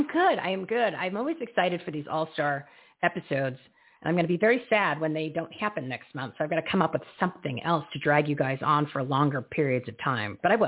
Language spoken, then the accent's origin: English; New Jersey, United States; and of course, you know me, I'm from Jersey too